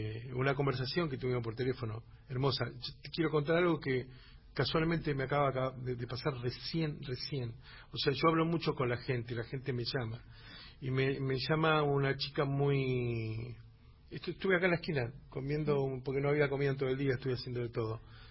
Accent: Chepes, La Rioja, Argentina; Nosotros somos de una sierra allá en Chepes, que se llama la Sierra Argañarás.

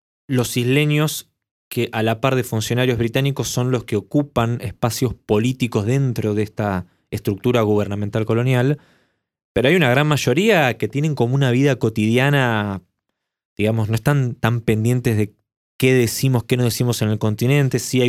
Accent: Argentina; somos los argentinos y las argentinas del continente.

